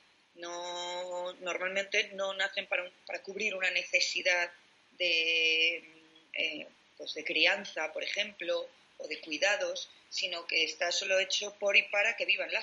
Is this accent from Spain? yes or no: yes; Madrid, Community of Madrid, Spain; en mi caso yo soy de Madrid